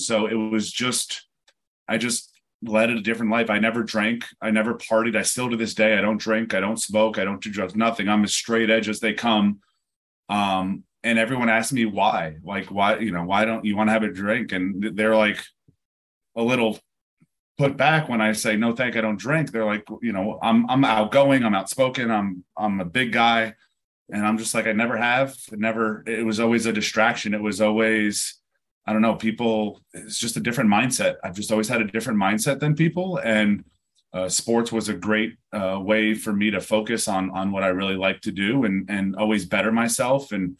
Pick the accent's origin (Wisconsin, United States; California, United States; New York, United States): New York, United States; Born and raised in New York, just north of New York City, upstate near West Point.